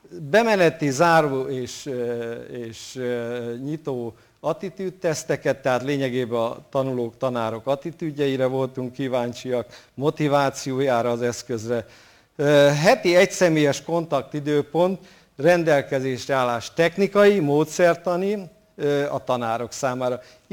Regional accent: Eger, Heves, Hungary; Mondhatnám egriként, például az egri csillagokat senki nem olvas a képernyőről

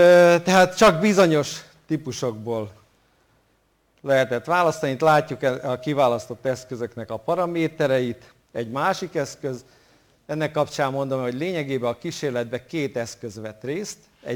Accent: Eger, Heves, Hungary; Mondhatnám egriként, például az egri csillagokat senki nem olvas a képernyőről

